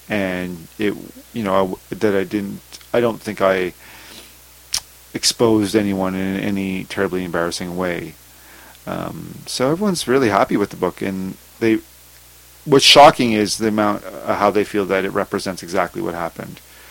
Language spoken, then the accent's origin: English; Montreal, Quebec, Canada; also born or lived in Vancouver; So we came from Montreal, and when my father divorced, he came out to Vancouver, and then I followed him